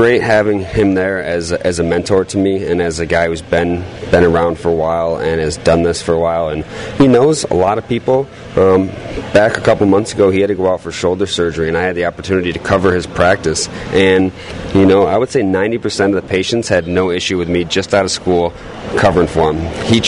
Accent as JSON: {"language": "English", "town": "Weedsport", "region": "New York", "country": "United States", "tie": "born or raised there", "said": "I mean, it's my hometown. I grew up in Weedsport, just west of Syracuse, you know, so I was always a big Syracuse fan"}